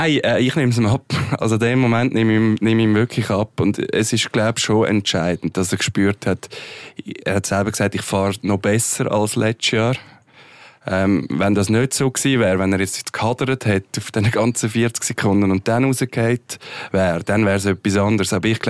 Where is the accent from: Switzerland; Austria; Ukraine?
Switzerland; Ich meine, als Schweizer kann man es ja fast nicht sagen